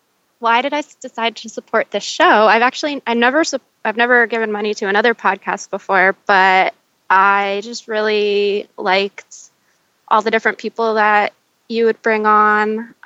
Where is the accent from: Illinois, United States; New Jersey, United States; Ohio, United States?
New Jersey, United States; now in San Diego, United States; But I live in San Diego right now, but I'm originally from New Jersey, so I feel like I got to mention that.